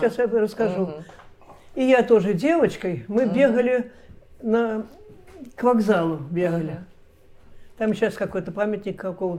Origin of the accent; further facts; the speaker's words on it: Belgorod, Belgorod Oblast, Russia; also born or lived in Navlya; Навли, это я там родилась в Навле. А потом уже приехали мы в Белгород.